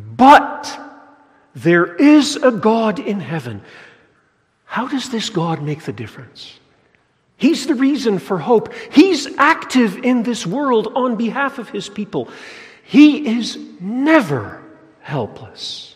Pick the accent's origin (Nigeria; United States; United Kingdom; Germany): Nigeria; moved away; I remember as a child growing up in Africa, Nigeria, visiting the zoo.